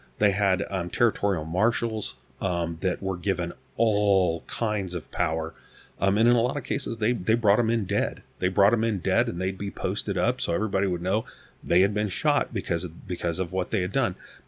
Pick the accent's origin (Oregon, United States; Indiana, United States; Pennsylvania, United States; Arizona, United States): Arizona, United States; I grew up out here in Arizona.